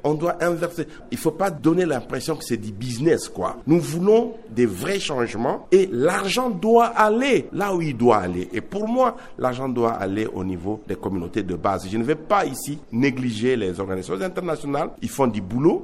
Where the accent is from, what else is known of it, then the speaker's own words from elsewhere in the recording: DR Congo; Je suis congolais de la RDC et quand je suis dans la ville de Kinshasa